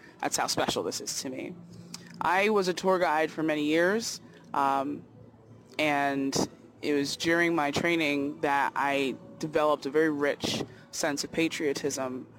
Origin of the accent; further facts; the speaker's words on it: Philadelphia, Pennsylvania, United States; But that is because I am a Philadelphian and we know a thing or two about staging revolutions.